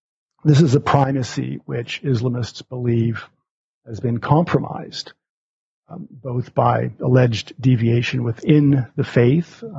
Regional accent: Alberta, Canada; I grew up in Alberta, Canada.

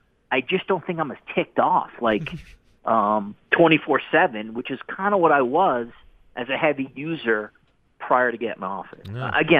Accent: United States; also born or lived in New York; now in Toronto, Canada; I will say as an American in living in Toronto, it's just crazy, like, how much analysis there is on that team.

